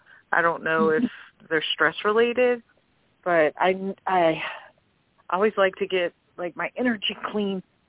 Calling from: New Orleans, Louisiana, United States; from New Orleans.

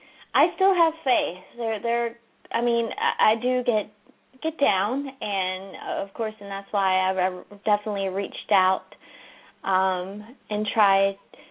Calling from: California, United States; I'm calling from California.

